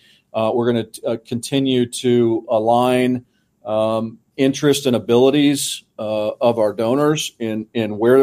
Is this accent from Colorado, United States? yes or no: no; Kansas, United States; You know, growing up in Kansas, but not in Wichita, man, Gene Stephenson was right up there with guys like Bill Snyder